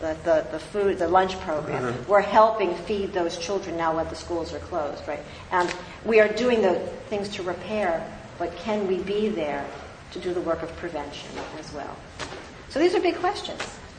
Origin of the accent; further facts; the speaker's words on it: Baltimore, Maryland, United States; You know, I come from Baltimore, and right now we're preventing Baltimore from burning down.